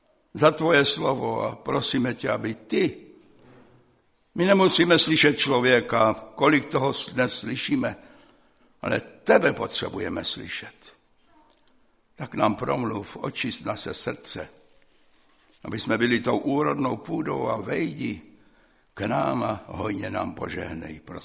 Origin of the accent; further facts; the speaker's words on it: Brno, South Moravian Region, Czechia; Já jsem starý Brňák a jako mladý chlapec jsem tam chodíval každý rok.